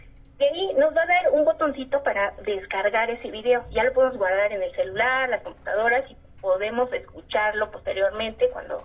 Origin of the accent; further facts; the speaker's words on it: Mexico; si algo nos caracteriza como sociedad mexicana es la solidaridad.